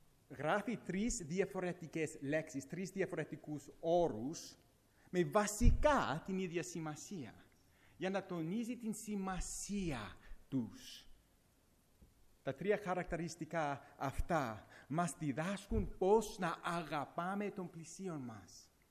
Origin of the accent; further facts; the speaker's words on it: Greece; Εγώ είμαι Έλληνας, μπορώ να το πω τέτοια πράγματα.